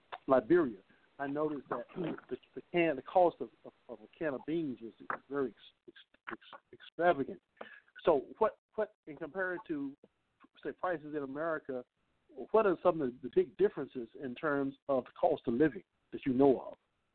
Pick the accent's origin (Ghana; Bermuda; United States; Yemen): Bermuda; I'm a brother from Bermuda